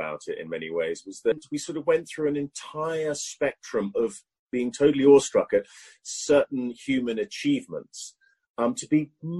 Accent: Saudi Arabia; as a child I was brought up in Saudi Arabia, so it was sort of quite a key part of my growing up, and this was sort of the late 70s.

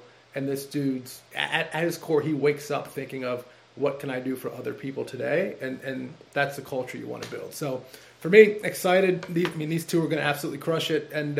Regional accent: Baltimore, Maryland, United States; I was lucky that I was from Baltimore, but my school, we weren't very good

